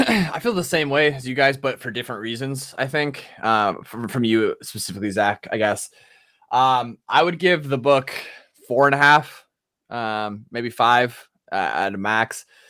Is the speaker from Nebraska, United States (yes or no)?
yes; Nebraska, United States; Maybe that's because we're from Nebraska and like I knew like 8 guys exactly like Cal.